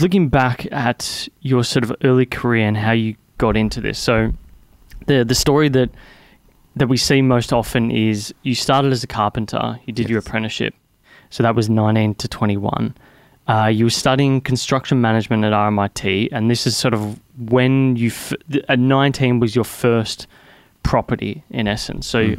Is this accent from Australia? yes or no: yes; Bentley, Western Australia, Australia; I think I grew up around the Bentley area.